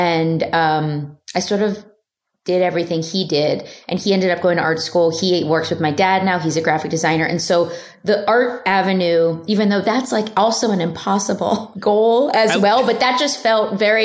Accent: Philadelphia, Pennsylvania, United States; I'm from Philadelphia, around the tri-state area.

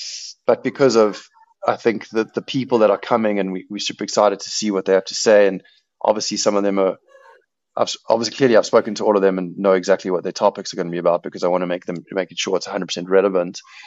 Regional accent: Durban, KwaZulu-Natal, South Africa; accent: Durban; I think it's my Durban accent coming through, Mike.

